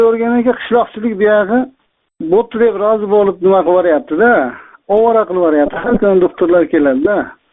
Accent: Boyovut, Sirdaryo Region, Uzbekistan; Men Boyovutdanman. Sirdaryo viloyat Boyovut rayonidanman.

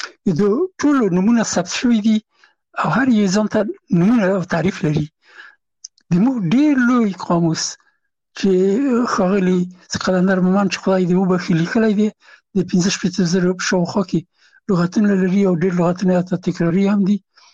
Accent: Afghanistan; هغه زه نه پېژندلم چې زه هم افغان یم، او ما ته یې نه پېژنده چې افغان یم.

